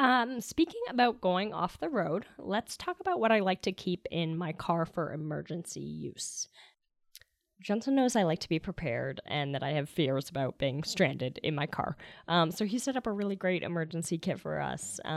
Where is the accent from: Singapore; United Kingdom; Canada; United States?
Canada; I grew up in Canada